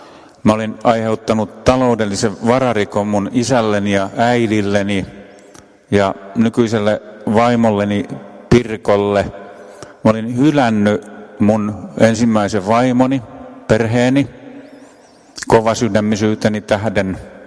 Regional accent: Pori, Satakunta, Finland; Olen Porista.

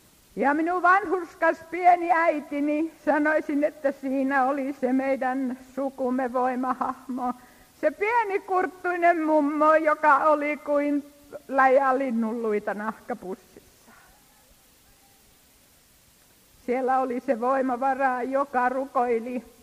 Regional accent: Savonia, Finland; Minä siis tosiaan olen Savosta lähtöisin ja uskovaisesta perheestä, aivan erilaisesta taustasta kuin nämä. … joku vanha voi muistaa. Mä oon ikäni istunut helluntalaisten penkissä

